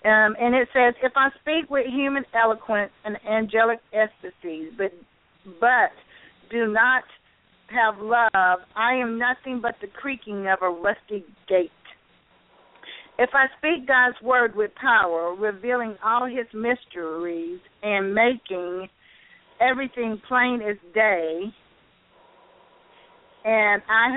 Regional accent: Georgia, United States; We are originally from Georgia, and we moved here over 8 years ago.

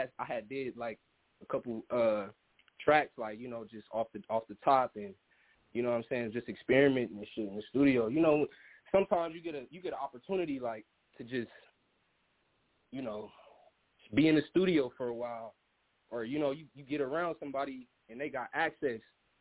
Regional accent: Los Angeles, California, United States; We straight out of the West Coast, man. We come from Southern Cali, man.

